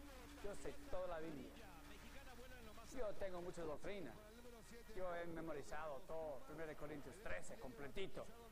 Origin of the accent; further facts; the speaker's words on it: Querétaro, Mexico; yo vengo de México, de Querétaro